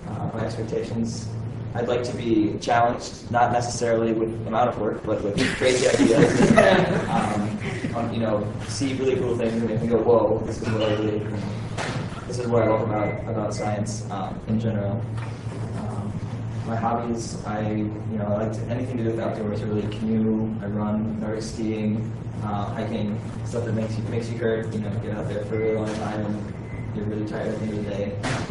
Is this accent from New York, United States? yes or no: no; Minnesota, United States; also born or lived in Iowa; I'm from Minnesota in the U.S. I went to a really, really small school in a small town in the middle of cornfields in Iowa